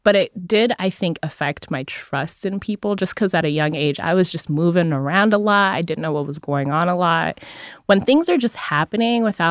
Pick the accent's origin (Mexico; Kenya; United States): Kenya; born there; So my mom, so I was born in Kenya.